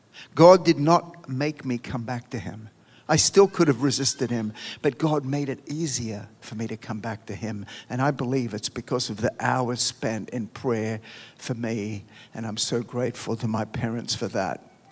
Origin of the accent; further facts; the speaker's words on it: Sydney, New South Wales, Australia; moved away as an adult; my mind went back to my family in Australia, probably because it was Christmas. I was thinking about the day when I waved goodbye to them 6 months earlier from Sydney Harbour on my way to Panama.